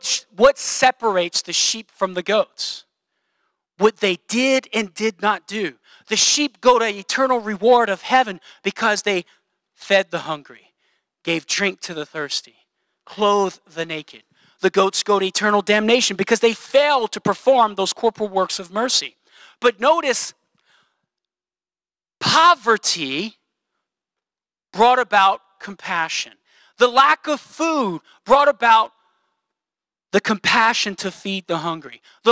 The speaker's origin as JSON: {"language": "English", "region": "Louisiana", "country": "United States", "said": "And as a Cajun, I would have been going out of my mind because I want that food."}